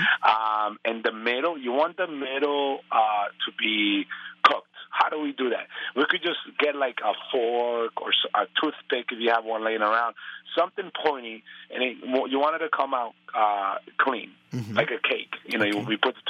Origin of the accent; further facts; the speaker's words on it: Colombia; I grew up in Colombia, but I have more of the Cuban flavor, but definitely the Colombian in me.